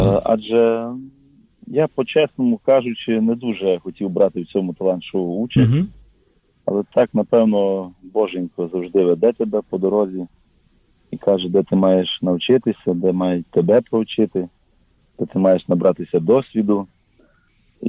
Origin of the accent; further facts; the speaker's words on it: Boroniavo, Zakarpattia Oblast, Ukraine; Але спочатку все почалося в моєму рідному селі. Це Хустський район Закарпатської області, село Бороняво.